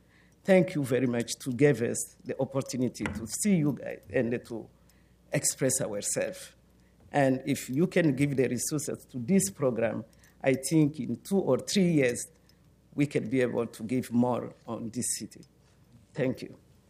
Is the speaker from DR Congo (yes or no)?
yes; DR Congo; first language French; English is a second language; moved away as an adult; now in United States; I came from Republic Democratic of Congo, and I was member of the parliament there. Now I'm here as refugee.